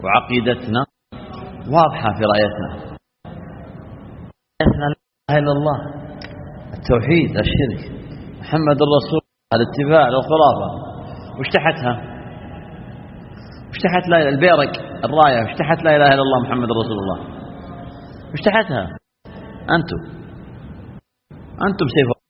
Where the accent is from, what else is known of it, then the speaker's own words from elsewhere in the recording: Saudi Arabia; بلادنا المملكة العربية السعودية